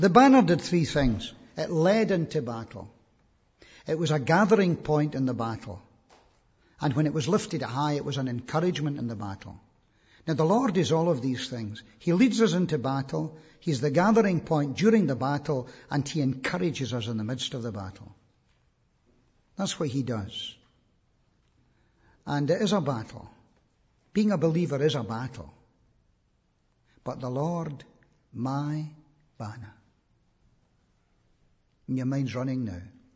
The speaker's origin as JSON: {"language": "English", "region": "Scotland", "country": "United Kingdom", "said": "You see, we're Scots and we're no English."}